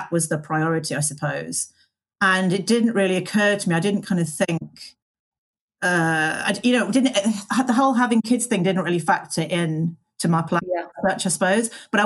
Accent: West Midlands, United Kingdom; I grew up in a very small village in Staffordshire. So, you know, countryside.

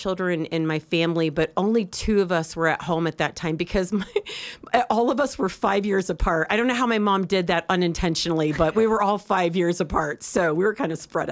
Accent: Maine, United States; No, I actually grew up in Maine. My childhood was spent in Maine. I lived in northern Maine. You can see the northern lights. That's how high I was. It's up by the Canadian border. I lived inland in a little town outside of Bangor.

